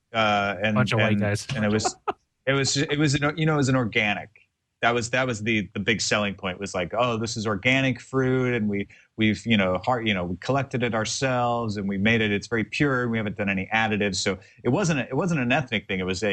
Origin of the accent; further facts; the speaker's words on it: Oakland, California, United States; I said, I'm from Oakland.